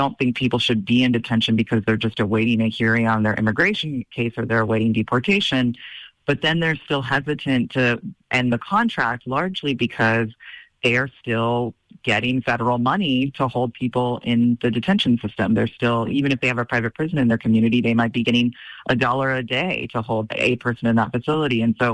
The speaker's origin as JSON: {"language": "English", "region": "Texas", "country": "United States", "tie": "born or raised there", "said": "Governor Greg Abbott of my home state of Texas"}